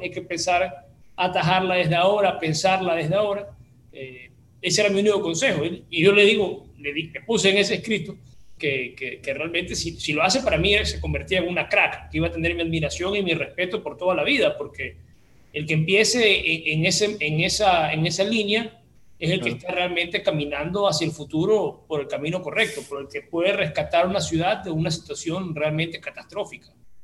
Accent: Guayaquil, Guayas, Ecuador; a mí, como guayaquileño, me interesa que la ciudad esté bien.

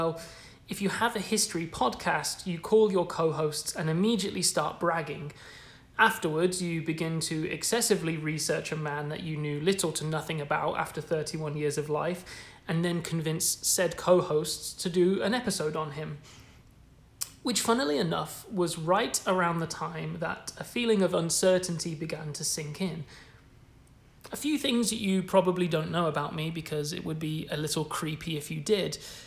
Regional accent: Bristol, South West England, United Kingdom; born there; I was born in Bristol, England

